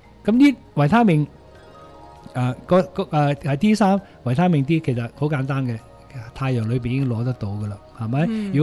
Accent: Hong Kong; 咁如果我哋香港人

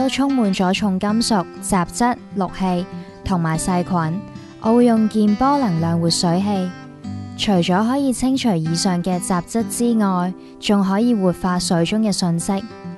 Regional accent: China; 那我们中国人呢就有时会吃到糯米啦

